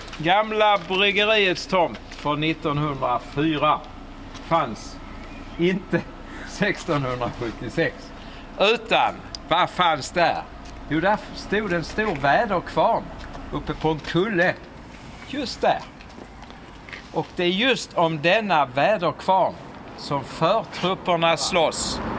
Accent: Skåne, Sweden; jag känner mig mer som skåning än som svensk eller dansk

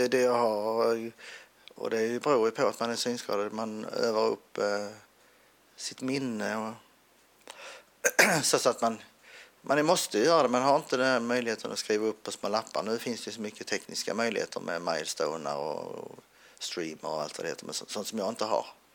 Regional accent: Hässleholm, Skåne, Sweden; Sen gick jag i vanlig skola i Vinslöv här utanför Hässleholm där jag är född också. Hela tiden fram till gymnasiet när jag gick i Hässleholm.

